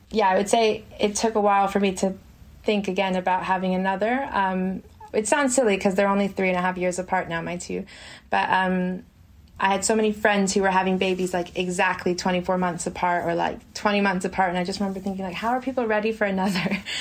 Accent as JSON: {"language": "English", "region": "New York", "country": "United States", "lives_now": "London, United Kingdom", "said": "So yeah, I'm a New Yorker in London. I've been here about 7 years or so."}